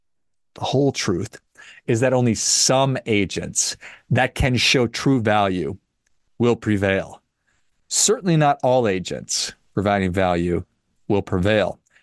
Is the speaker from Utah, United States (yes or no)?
no; Minnesota, United States; I'm from Minnesota, so I have an affinity for